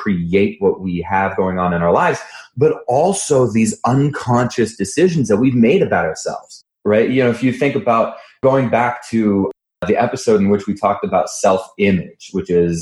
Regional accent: New Jersey, United States; Especially, I grew up in New Jersey. I used to go up to New York all the time

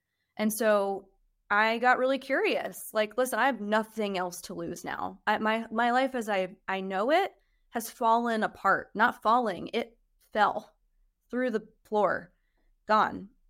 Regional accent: New Jersey, United States; now in Georgia, United States; No, I'm from Jersey. Have I been here long enough that I have an accent?

